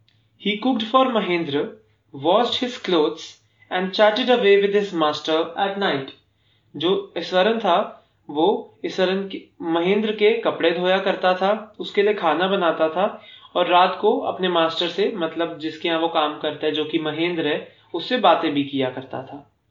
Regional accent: Delhi, India; और मैं दिल्ली का रहने वाला हूं।

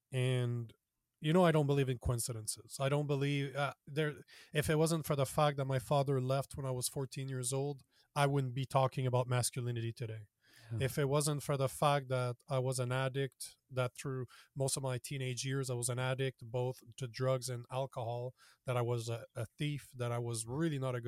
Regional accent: Canada; I'm from Canada, so the restrictions were absolutely brutal, so we couldn't meet face-to-face.

